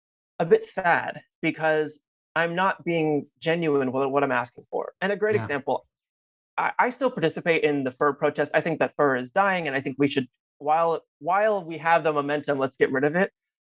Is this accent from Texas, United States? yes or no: no; Colorado, United States; he's Colorado, which I'm from Colorado.